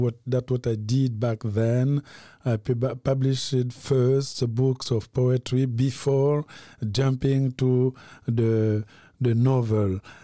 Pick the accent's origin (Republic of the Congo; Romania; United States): Republic of the Congo; from Congo Brazzaville, novelist and professor at UCLA. Today I'm in Amsterdam.